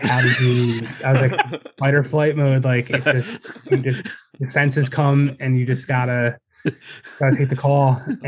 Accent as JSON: {"language": "English", "town": "Philadelphia", "region": "Pennsylvania", "country": "United States", "said": "So the book came about being that I'm from Philly originally."}